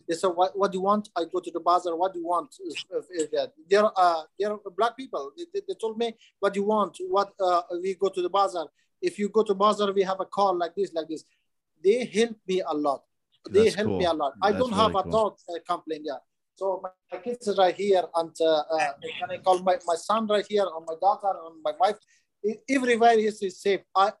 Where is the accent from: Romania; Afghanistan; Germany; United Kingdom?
Afghanistan; English is a second language; now in United States; But I came here from Afghanistan.